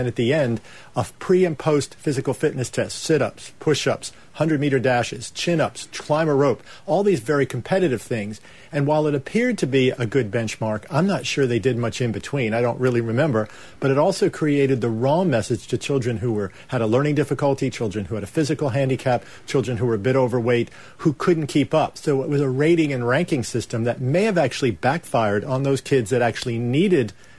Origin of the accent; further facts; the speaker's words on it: New York, United States; also born or lived in Virginia; Yeah, I grew up in New York and Virginia in the U.S.